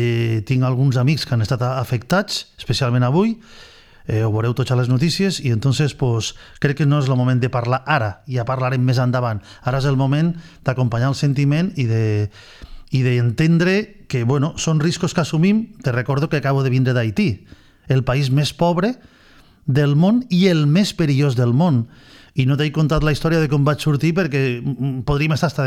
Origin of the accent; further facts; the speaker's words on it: Vinaròs, Valencian Community, Spain; encantadíssim de portar el nom de Vinaròs del meu poble arreu del món